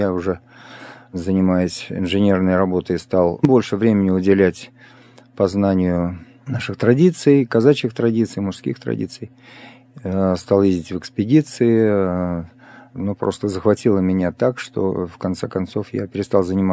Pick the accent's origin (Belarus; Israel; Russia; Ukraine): Russia; Moscow; Я родился и вырос в Москве